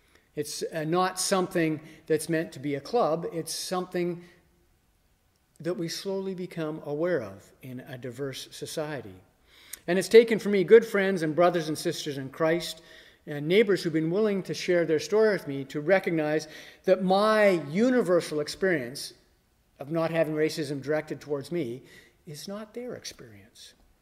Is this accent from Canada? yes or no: yes; the Prairies, Canada; also born or lived in Vancouver / Southern Ontario; I was born in Vancouver in the 50s, which was a more diverse city, but I moved very early on to the prairies, and then from the prairies to Southern Ontario in the 70s.